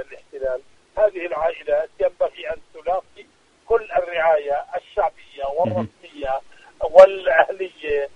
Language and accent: Arabic; Palestine; يعني نحن أولا كفلسطينيين نكون مسرورين حين يكتب العالم وحين يتصدى العالم لممارسات الاحتلال